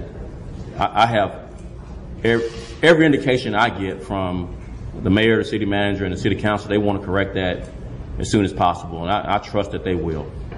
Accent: Dallas, Texas, United States; I grew up here in Texas. I'm third generation Dallasite.

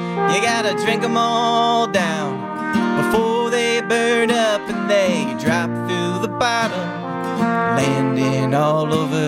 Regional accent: North Carolina, United States; Yeah, yeah. Well, I'm from North Carolina.

